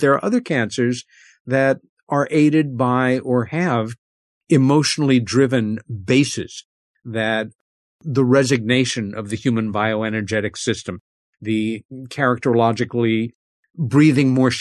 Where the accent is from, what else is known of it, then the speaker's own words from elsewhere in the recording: New York City, New York, United States; born there; a then very quiet district of the borough where I was born in New York City.